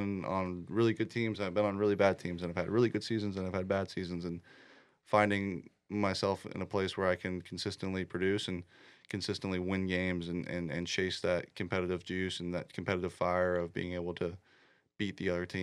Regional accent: California, United States; where I grew up in California is just north of San Francisco. It's not in a big city at all.

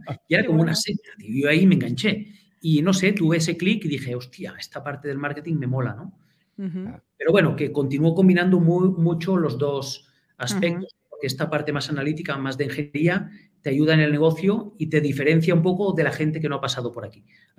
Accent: Andorra; yo soy de Andorra, de toda la vida, nacido aquí.

